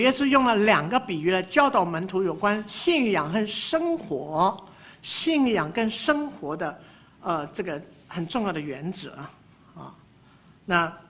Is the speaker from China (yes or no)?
no; Taiwan; 从台湾来的就熟悉台中的日月潭。我在台湾长大几十年，我没有去过这个地方。